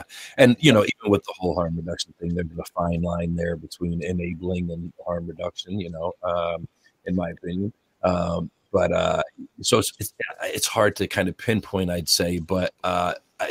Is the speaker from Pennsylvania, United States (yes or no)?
yes; Pennsylvania, United States; now in Delaware, United States; I'm actually from Delaware County, Delco, and Philadelphia area, southeastern PA, and bought a home in Delaware State about three and a half years ago or so.